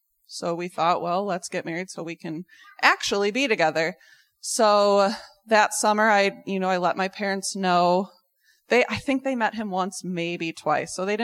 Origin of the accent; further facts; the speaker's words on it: Arlington Heights, Illinois, United States; I was born here in Illinois, in Arlington Heights.